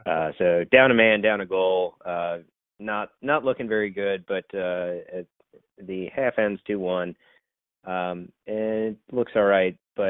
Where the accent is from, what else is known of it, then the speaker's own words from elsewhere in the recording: Cincinnati, Ohio, United States; now in Richmond, United States; because I'm originally from Cincinnati, and I tried watching DC United because I live in Richmond